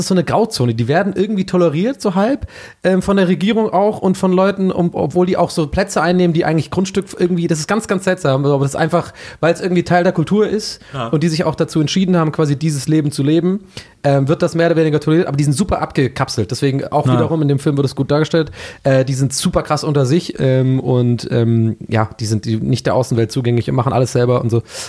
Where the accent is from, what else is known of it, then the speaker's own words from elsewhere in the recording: Ireland; als echter Ire